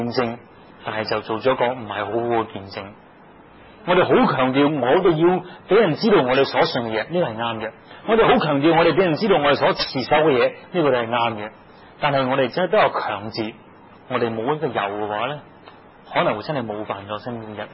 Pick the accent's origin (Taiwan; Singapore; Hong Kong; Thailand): Hong Kong; 很多时候我们香港人我们不是很讲求去思想